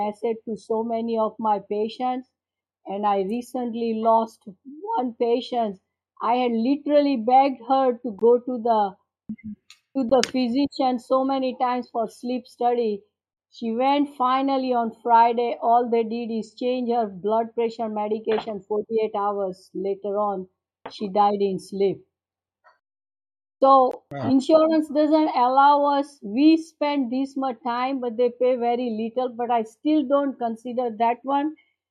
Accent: India; because I came from India being a woman, and I was the first generation woman allowed to go to school

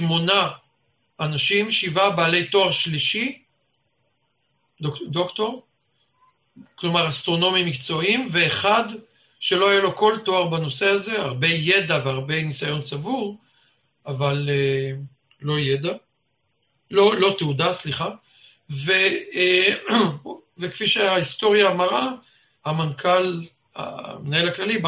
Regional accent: Hadera, Haifa District, Israel; also born or lived in Tel Aviv; נולדתי בתל אביב, אבל חיי היו, זאת אומרת, את בחרותי וצעירותי עשיתי בחדרה.

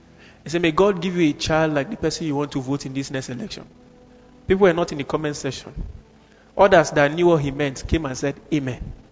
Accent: Kaduna, Kaduna State, Nigeria; I remember I grew up in Kaduna.

